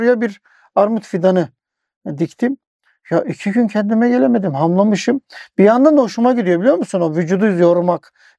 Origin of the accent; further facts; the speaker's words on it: Yalova, Turkey; ben Yalova'da büyüdüm. Küçüklüğümüzde bizim o toprakla ilişkimiz hep vardı.